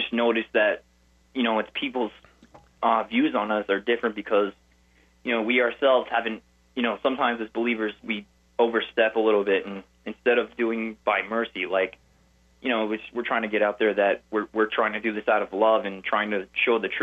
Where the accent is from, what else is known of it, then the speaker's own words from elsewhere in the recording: Mastic Beach, New York, United States; I'm from Mastic Beach here on Long Island, New York. You know, I'm from the East Coast